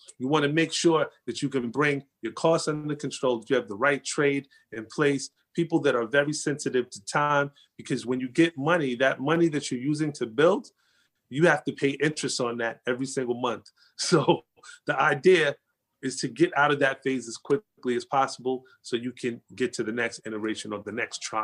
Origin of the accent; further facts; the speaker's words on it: New Jersey, United States; But I was born in New Jersey. So I left Georgia and came back to New Jersey, and, you know, it's my hometown.